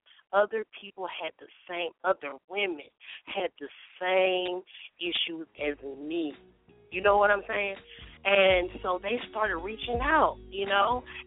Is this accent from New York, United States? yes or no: no; Sanford, Florida, United States; now in San Francisco, United States; right now I live in San Francisco, California. I was born and raised in Sanford, Florida.